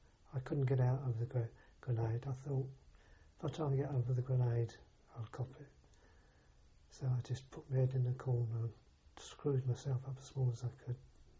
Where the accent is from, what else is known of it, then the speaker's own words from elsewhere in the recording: England, United Kingdom; being an Englishman among the Scots there